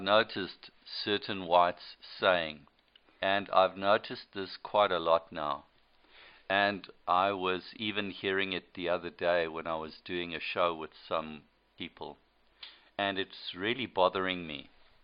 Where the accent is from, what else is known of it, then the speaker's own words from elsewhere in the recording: South Africa; also born or lived in Rhodesia; speaking as a Rhodesian, speaking as a South African, I want to tell you that when you lose your state, you will cry for it.